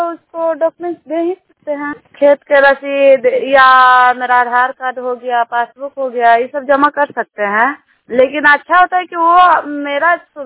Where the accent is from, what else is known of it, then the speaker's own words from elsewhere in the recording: Nausa, India; मैं नगर नौसा के रहने वाली हूँ